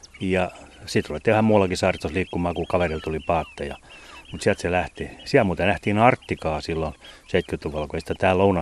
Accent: Perniö, Southwest Finland, Finland; kyllä mä olen Perniöstä kotoisin

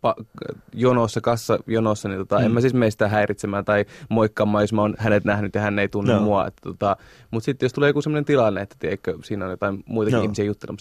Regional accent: Oulunsalo, North Ostrobothnia, Finland; Mä oon Oulusta, tai itse asiassa Oulun Salosta kotoisin.

